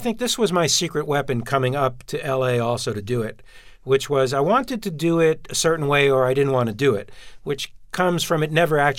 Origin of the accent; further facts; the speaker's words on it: Brooklyn, New York, United States; because I'm from Brooklyn and we have these attachments